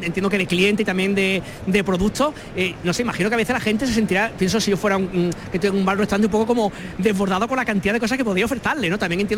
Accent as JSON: {"language": "Spanish", "town": "Málaga", "region": "Andalusia", "country": "Spain", "said": "estoy pensando 10, 15, 20 años que somos de Málaga"}